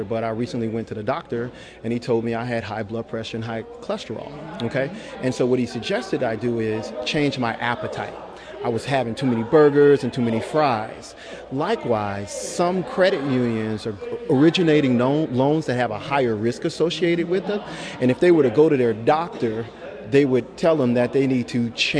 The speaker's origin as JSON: {"language": "English", "town": "New Orleans", "region": "Louisiana", "country": "United States", "said": "I'm from New Orleans, Louisiana, okay?"}